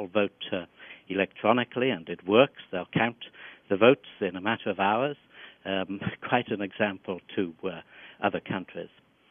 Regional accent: United Kingdom; which I happen to know about because I am British

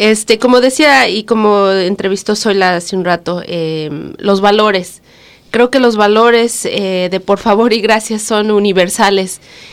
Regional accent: Mexico; moved away as an adult; now in United States; Y nosotros, viniendo de México como sus padres, para nosotros es la familia, es la comunidad.

